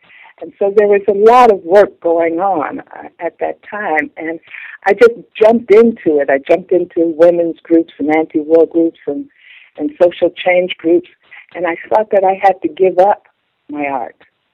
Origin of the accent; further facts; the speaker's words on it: Cleveland, Ohio, United States; I grew up in Cleveland, Ohio, which we now call the Rust Belt. It was a steel-making, working-class town.